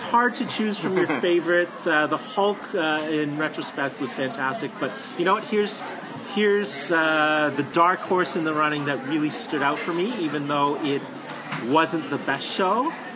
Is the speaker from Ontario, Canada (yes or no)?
yes; Unionville, Ontario, Canada; also born or lived in North York; Just north of Toronto. So, Unionville.